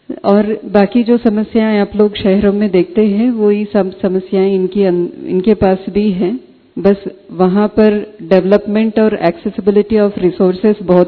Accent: South India, India; Hindi is a second language; और मैं दक्षिण भारत से हूँ, मेरी हिंदी इतनी अच्छी नहीं है.

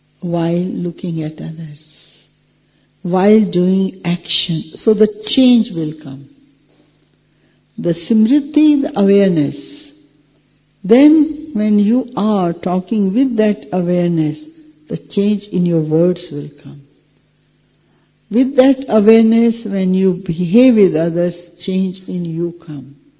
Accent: Delhi, India; English is a second language; when I was a very young child in Delhi. I come from Delhi

